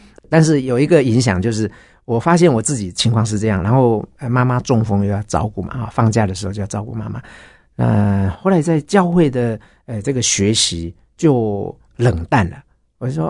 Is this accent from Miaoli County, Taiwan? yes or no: yes; Gongguan, Miaoli County, Taiwan; 因为我住在台北嘛哈，我就很自然会想到我老家苗栗公馆